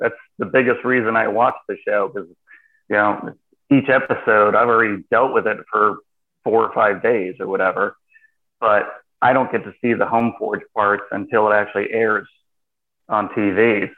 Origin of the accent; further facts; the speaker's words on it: Towanda, Pennsylvania, United States; I grew up in Towanda. I grew up like 10 miles outside of Towanda or something like that.